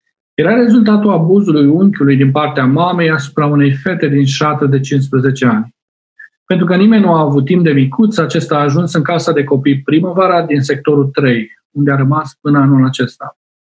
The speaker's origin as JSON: {"language": "Romanian", "town": "Pitești", "region": "Argeș", "country": "Romania", "said": "Vin la București, eu sunt din Pitești, vin la București"}